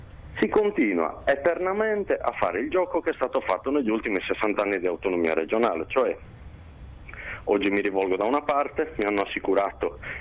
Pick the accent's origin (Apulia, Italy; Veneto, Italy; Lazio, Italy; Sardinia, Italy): Sardinia, Italy; tenuto in piedi il governo dei partiti italianisti sulla nostra terra, e organizzare autonomamente da sardi e da lavoratori sardi quello che è il nostro futuro.